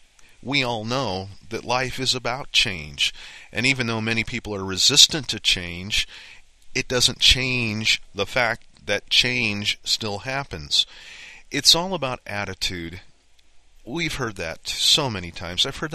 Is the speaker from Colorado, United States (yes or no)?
yes; Denver, Colorado, United States; also born or lived in South Dakota; I grew up in Denver, Colorado. I spent 18 years in South Dakota in the Black Hills, Spearfish, Rapid City area.